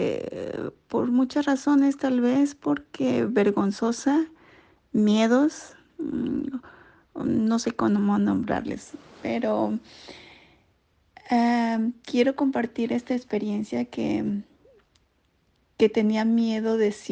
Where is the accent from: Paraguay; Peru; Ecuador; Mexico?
Mexico; now in United States; soy mexicana, pero pues por cuestiones de otras circunstancias, pues estoy en el país de los Estados Unidos.